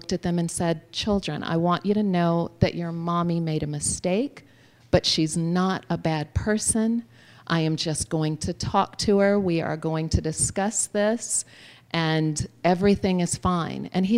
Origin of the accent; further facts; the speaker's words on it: Winnsboro, Louisiana, United States; also born or lived in Chicago, United States; I'm originally from Chicago, but had lived in a very tiny town called Winnsboro, Louisiana, for most of my childhood, where everyone knew everyone